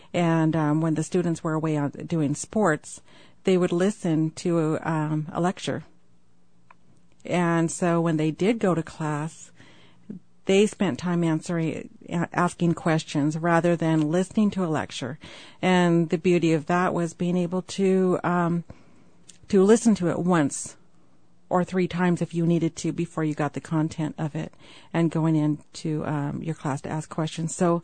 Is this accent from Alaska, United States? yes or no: yes; Sitka, Alaska, United States; I grew up in Sitka and understand a lot of the history of the schools